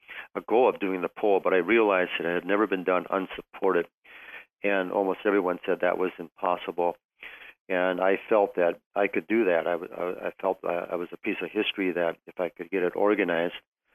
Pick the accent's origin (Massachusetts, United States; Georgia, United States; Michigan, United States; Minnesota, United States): Minnesota, United States; I'm from Minnesota, so that might explain my affinity to cold weather.